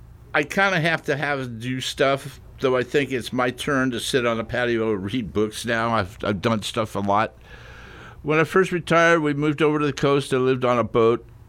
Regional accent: California, United States; now in Roseburg, United States; I was from kind of all over Southern California as a kid.

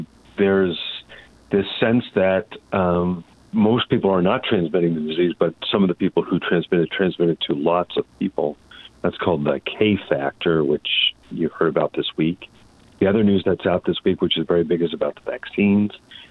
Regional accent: New York, United States; So I grew up in Suffolk County, and they were at over 100 cases per 100,000 per day at one point.

